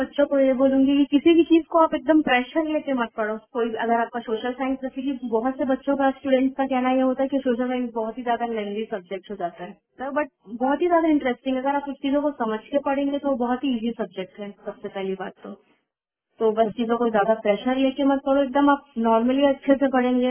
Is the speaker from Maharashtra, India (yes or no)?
no; Bilaspur, Chhattisgarh, India; मैं बिलासपुर की रहने वाली हूँ